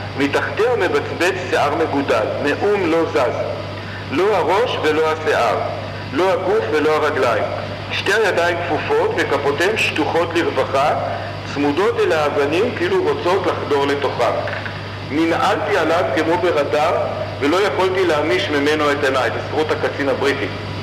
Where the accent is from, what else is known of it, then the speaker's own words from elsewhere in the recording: Jerusalem, Jerusalem District, Israel; אני ירושלמי, דור שישי בארץ, לא מתבייש, דור רביעי בירושלים.